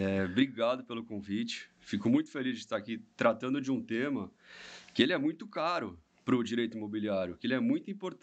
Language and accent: Portuguese; Santos, São Paulo, Brazil; É isso aí, eu sou de Santos, né? Eu sou advogado aqui em Santos